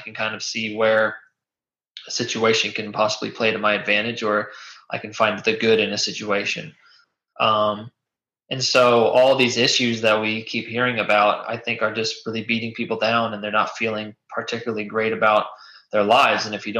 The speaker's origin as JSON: {"language": "English", "region": "Virginia", "country": "United States", "tie": "born or raised there", "said": "I'm running for the House of Representatives, U.S. Congress in the state of Virginia, where I grew up in Virginia's 10th district, which is kind of most of Northern Virginia."}